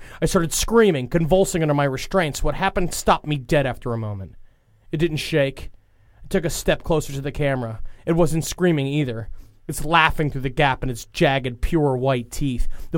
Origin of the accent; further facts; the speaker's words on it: Los Angeles, California, United States; 35 years old. I'm from Los Angeles, California.